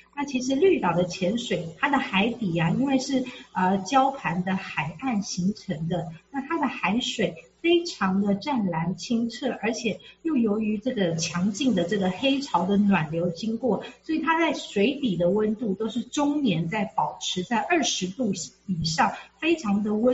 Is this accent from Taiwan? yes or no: yes; Yilan County, Taiwan; 那我是在宜兰长大的，所以我也回了宜兰去看。还有我的家人这样子，我的亲人